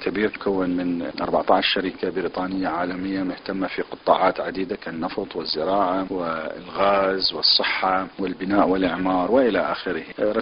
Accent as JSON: {"language": "Arabic", "country": "Iraq"}